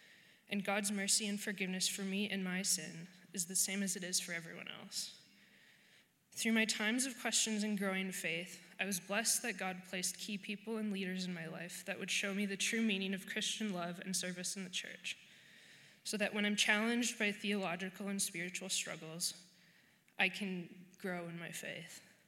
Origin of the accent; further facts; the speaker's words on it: Winnipeg, Manitoba, Canada; born there; I was born in Winnipeg into a loving Christian family